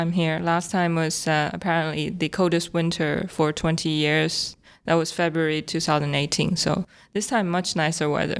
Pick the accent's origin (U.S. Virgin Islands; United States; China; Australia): China; I was born and raised in China.